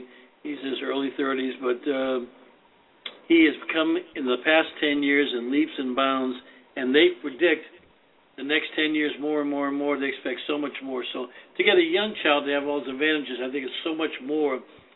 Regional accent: Boston, Massachusetts, United States; now in California, United States; Growing up in Boston, South Boston, every Sunday we would have at the dinner table from the grandparents to the grandchildren, cradle to grave. We lived with everybody in the neighborhood. It's only when I came out to California that we became fragmented.

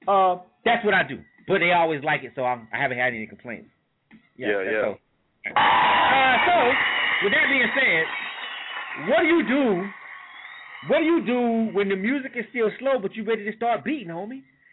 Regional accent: Florida, United States; I'm from Florida, though. So we used to goddamn just go for shit. That's why now people don't understand. Us Florida guys, you have to understand where we're from and the music and culture of where we're from.

